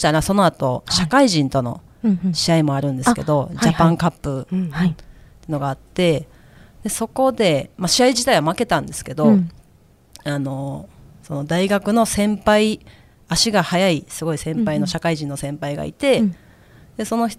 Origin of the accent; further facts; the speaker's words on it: Osaka, Japan; そうですね、阪神、大阪出身なので